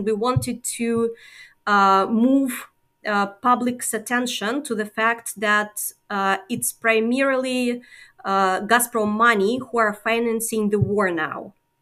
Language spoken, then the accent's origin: English; Russia; English is a second language; moved away as an adult; now in Netherlands; I'm originally from Russia and now I live in the Netherlands for the last year.